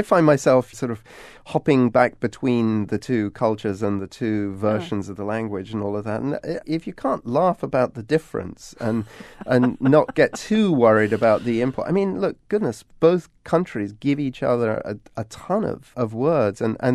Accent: England, United Kingdom; I mean, I grew up in England and I use them all the time.

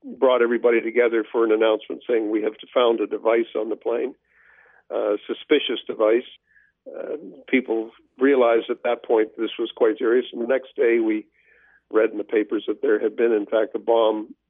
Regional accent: Canada; I had the occasion as a Canadian member of Parliament

